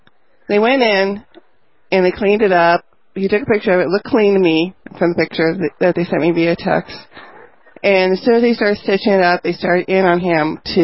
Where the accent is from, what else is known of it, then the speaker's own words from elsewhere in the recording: Boone, Iowa, United States; I'm from Boone, Iowa.